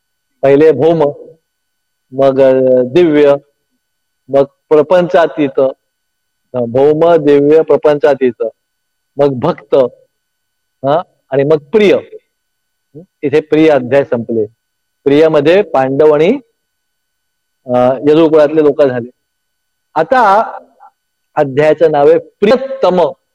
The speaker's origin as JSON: {"language": "Marathi", "town": "Tarapur", "region": "Maharashtra", "country": "India", "tie": "born or raised there", "said": "मी जिथे माझं गाव आहे तारापूर म्हणून, ते तारापूर गाव"}